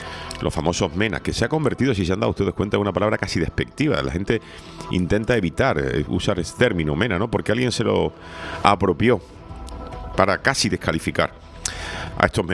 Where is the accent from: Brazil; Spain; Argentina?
Spain; esta reunión ya de por sí nos debería dar vergüenza como españoles